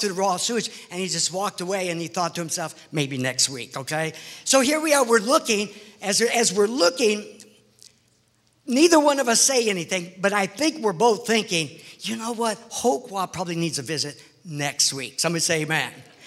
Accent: United States; I'm from America, and I'm just, even though I live in Southeast Asia, I sort of don't like to walk through raw sewage.

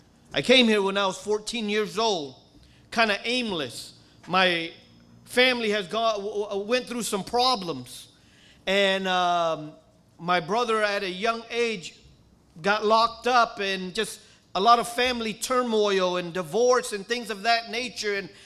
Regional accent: Lowell, Massachusetts, United States; I came from Massachusetts, and I went to a very big Catholic school. I went to a Catholic school, probably the best Catholic school that they had there in Lowell, Massachusetts.

